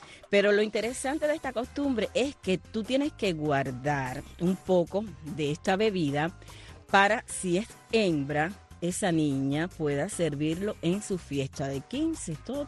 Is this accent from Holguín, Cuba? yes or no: yes; Holguín, Cuba; Bueno, esta es una costumbre muy oriental y fundamentalmente para las provincias de Granma y para la provincia de Holguín, de donde yo soy.